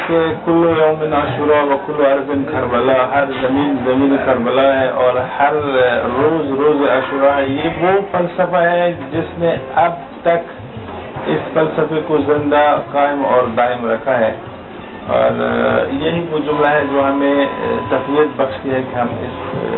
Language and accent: Urdu; Pakistan; moved away as an adult; now in Dubai, United Arab Emirates; میرا تعلق پاکستان سے ہے، اور پاکستان میں ایک شہر ہے پرچناب۔ میں 21 سال سے دبئی میں ہوں۔